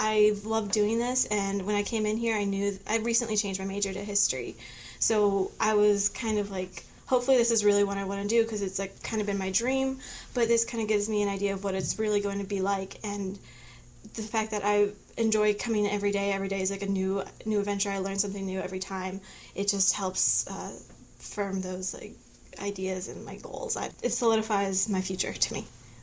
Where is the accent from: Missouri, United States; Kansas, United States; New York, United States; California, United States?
Missouri, United States; St. Louis; No, I'm from St. Louis.